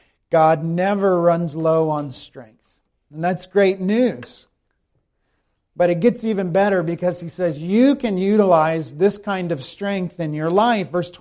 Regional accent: South Carolina, United States; the eagle is the national bird of my home country, and I don't think I ever saw an eagle in South Carolina.

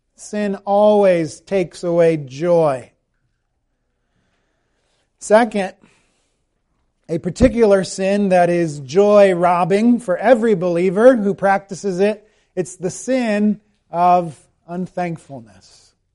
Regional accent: United States; now in Canada; I am an American and on the way to becoming a Canadian, hopefully.

